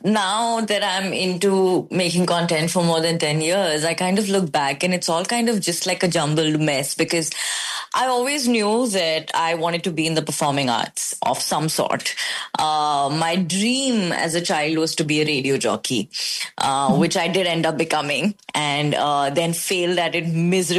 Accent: India; I grew up in India, and in the Hindi film industry, romance is huge.

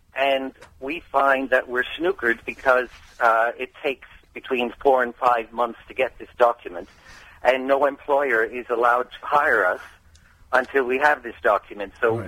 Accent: Canada; now in Cambridge, United Kingdom; I'm a Canadian UK resident here, right.

